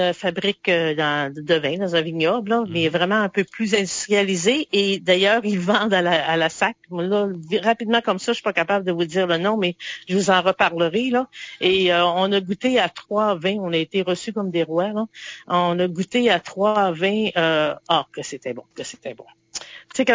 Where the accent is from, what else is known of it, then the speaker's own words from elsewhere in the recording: Canada; Et dès qu'on dit qu'on est Canadien